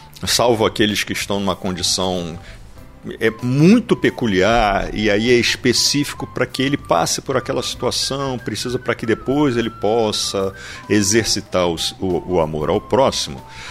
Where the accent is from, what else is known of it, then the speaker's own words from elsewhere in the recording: Angra dos Reis, Rio de Janeiro, Brazil; Eu cresci, eu fui criado em Angra dos Reis, cresci lá, minha infância praticamente toda morei lá.